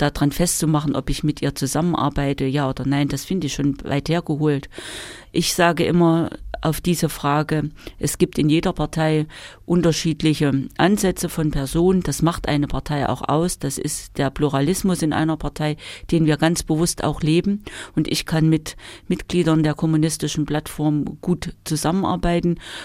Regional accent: Weimar, Thuringia, Germany; Weil ich bin in Weimar geboren, bin dort auch in die Schule gegangen, habe hier viele Jahre im Umfeld von Weimar gelebt.

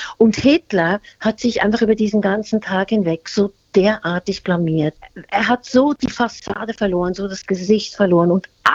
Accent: Switzerland; now in Germany; Ich bin ja auch ein Emigrantenkind. Ich bin ja heute, würde man sagen, ich bin Flüchtlingskind. Ja, ich bin in der Schweiz groß geworden aufgrund der damaligen Zustände in Deutschland.

